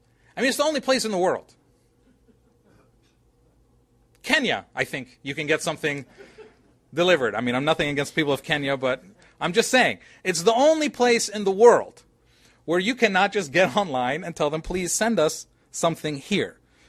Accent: United States; But I missed America. I'm still an American.

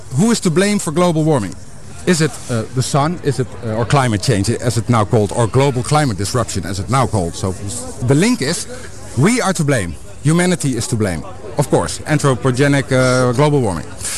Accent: Netherlands; English is a second language; It's a Dutch name. I'm from Holland.

